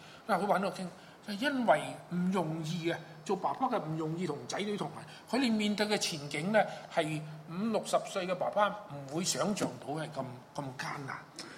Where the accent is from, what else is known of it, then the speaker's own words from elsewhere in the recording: China; now in Canada; 我哋中國人著重孝道，又唔見得我哋係特別孝順。我喺加拿大